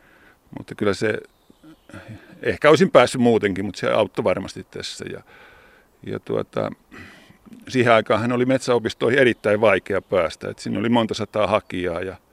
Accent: Jämsä, Central Finland, Finland; mä vietin lapsuuteni Jämsän Vekkulan kylässä Oksmäki-nimissä talossa. Se oli entinen metsähallituksen torppa ja siellä asui hakkuumiehiä jatkuvasti.

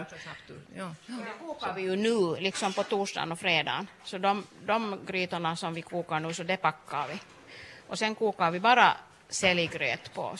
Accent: Loviisa, Uusimaa, Finland; Och jag är från Lovisa, jag har liksom lärt mig här det.

